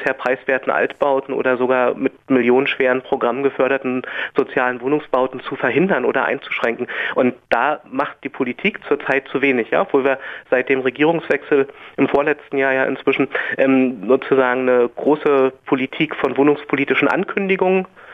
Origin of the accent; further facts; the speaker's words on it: Berlin, Germany; wir haben sozusagen als Berliner und Berlinerinnen lange Zeit, glaube ich, das Glück gehabt